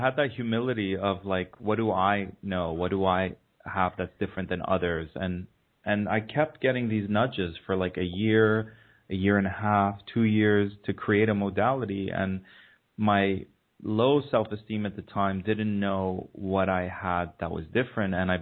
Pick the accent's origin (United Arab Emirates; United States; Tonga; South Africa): United Arab Emirates; Dubai; I didn't fit in with my culture, with my society growing up in Dubai.